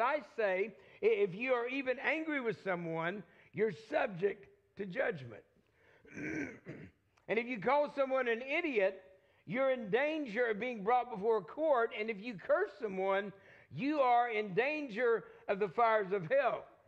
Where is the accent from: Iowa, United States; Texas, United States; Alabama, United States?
Texas, United States; I'm not going to try to impress you with pronouncing them because I'm from Texas. I don't speak that well